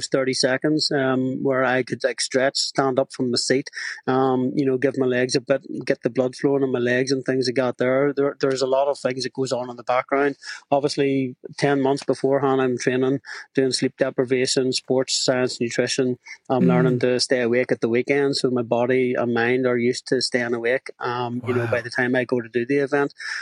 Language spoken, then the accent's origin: English; Lisburn, Northern Ireland, United Kingdom; So I did this in Lisburn. It's my hometown.